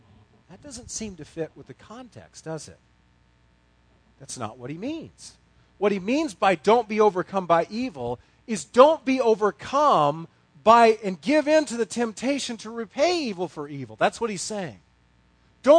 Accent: United States; This, you know, I am an American. I am a patriot.

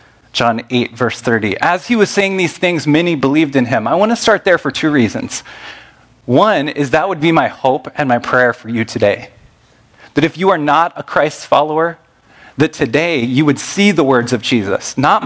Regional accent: the South, United States; now in Iowa, United States; Here in Iowa, when we have our 6, 7, 8 months of winter, it's dark. I'm from the South. I'm still getting used to this, 12 years into it.

